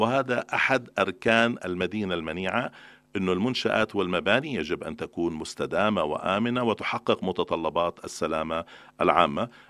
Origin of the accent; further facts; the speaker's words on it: Palestine; يجب ألا نكون نحن كفلسطينيين حقيقة نتعامل مع هاي المواضيع